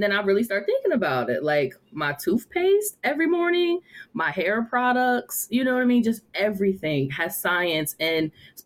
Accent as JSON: {"language": "English", "town": "York", "region": "Pennsylvania", "country": "United States", "said": "so I'm from York, Pennsylvania, and we have a science museum or science center that's in Harrisburg called the Whitaker Center."}